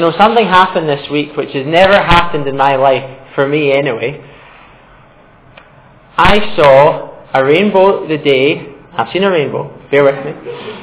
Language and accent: English; Portree, Scotland, United Kingdom; also born or lived in Staffin / Stirling / Glasgow; I grew up in Staffan from 0 to about 6, and then moved to Portree. The bright lights of Portree, it was like a city to me at the time. And lived here till I was 19